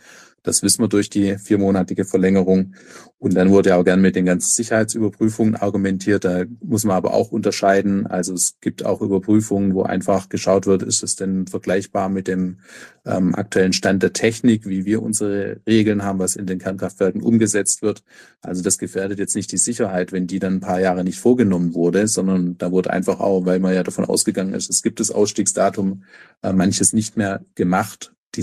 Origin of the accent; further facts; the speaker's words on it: Baden-Württemberg, Germany; jetzt liegt Neckar-Westheim in Baden-Württemberg ganz in der Nähe meiner Heimat.